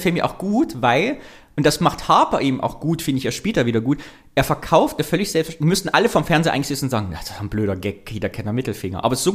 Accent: Thuringia, Germany; ich als Thüringer

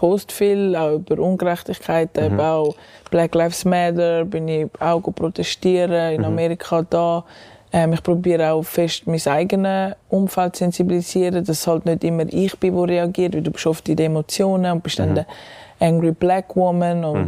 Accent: Switzerland; obwohl ich bin Schweizerin, ich bin da aufgewachsen, ich kann die Sprache, wir sind integriert.

